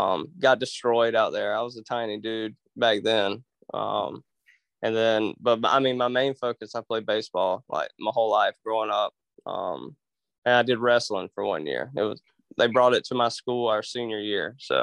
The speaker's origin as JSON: {"language": "English", "town": "Kite", "region": "Georgia", "country": "United States", "tie": "born or raised there", "said": "I'm originally from a little city called Kite, Georgia, like what you fly at the beach and stuff. Population probably like 300, very rural, very out in the sticks, if you will. I lived there until I was like 12 years ol"}